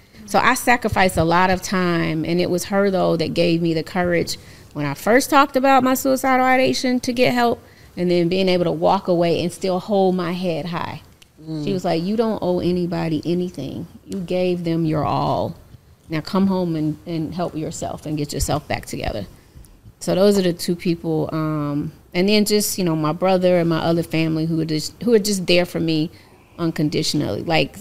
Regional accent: Atlanta, Georgia, United States; My village in Atlanta, like growing up in Southwest Atlanta is special.

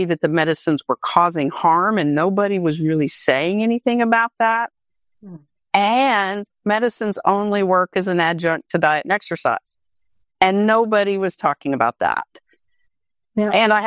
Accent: Tulsa, Oklahoma, United States; I'm in Oklahoma. I grew up in Tulsa, Oklahoma. Came back because my parents were a little older.

